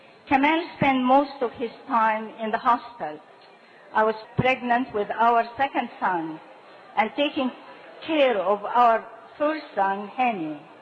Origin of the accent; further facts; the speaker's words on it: Cairo, Cairo Governorate, Egypt; also born or lived in Asyut; I was born in Asyut, a city in Upper Egypt, and grew in Heliopolis in Cairo, in a loving, caring, and progressive family.